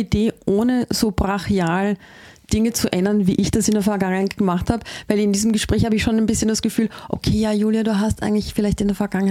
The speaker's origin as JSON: {"language": "German", "region": "Vienna", "country": "Austria", "tie": "born or raised there", "said": "mehr in Wien zu sein, mehr in meiner Heimatstadt zu sein"}